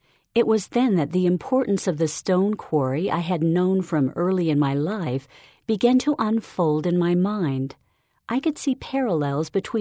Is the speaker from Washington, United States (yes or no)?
no; Kirtland, Ohio, United States; I grew up near Kirtland, Ohio, and have always had a strong testimony of the events that occurred at this early church site.